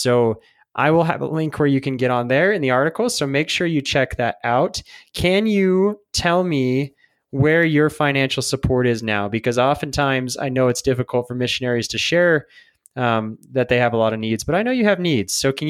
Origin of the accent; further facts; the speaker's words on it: Colorado, United States; And I'm from Colorado, so you're not alone.